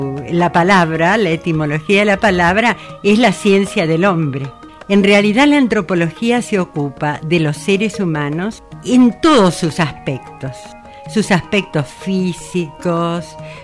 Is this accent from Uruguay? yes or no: no; Buenos Aires, Argentina; born or raised there; also born or lived in Catamarca